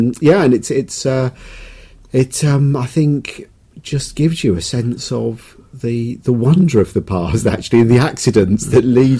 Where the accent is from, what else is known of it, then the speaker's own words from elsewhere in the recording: London, United Kingdom; I grew up in the London suburb of Newbury Park, North East London, very typical kind of mongrel East Ender. My mum's German, she came to the East End after the Second World War.